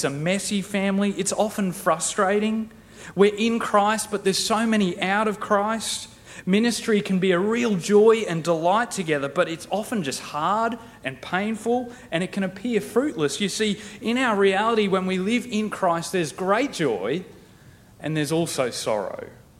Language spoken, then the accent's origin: English; Dirranbandi, Queensland, Australia; And for me, growing up in Dirranbandi was a real joy. But these days, whenever I go home, I'm always filled with this weird sort of feeling.